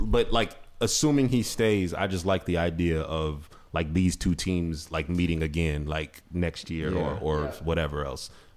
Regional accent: Ohio, United States; just as a black male growing up in Northeast Ohio, there's 1,000 different ways that this story could have come out.

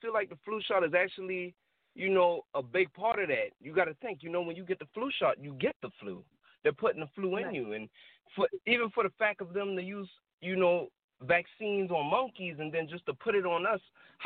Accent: North Charleston, South Carolina, United States; I was born in Mount Pleasant. But me growing up, I was raised on Ashley Phosphate mostly. So, you know, all I know is Ashley Phosphate.

